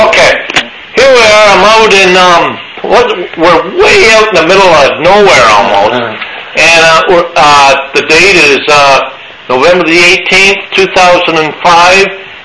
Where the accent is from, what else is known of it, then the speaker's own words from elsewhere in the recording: Oshawa, Ontario, Canada; I knew that because I'm from Oshawa.